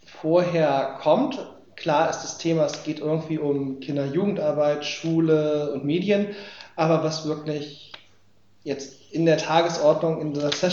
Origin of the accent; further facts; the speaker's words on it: Lower Saxony, Germany; ich komme aus dem Landkreis Peine, arbeite also in Braunschweig